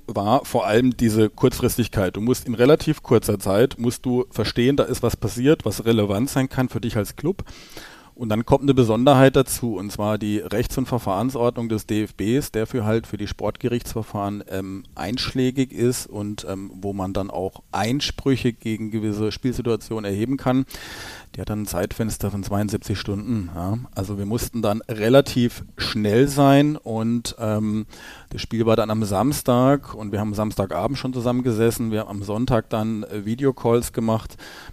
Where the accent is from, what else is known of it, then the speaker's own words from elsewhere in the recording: Freiburg, Baden-Württemberg, Germany; Ich komme aus Freiburg, gehe seit weit über 30 Jahren zum Sportclub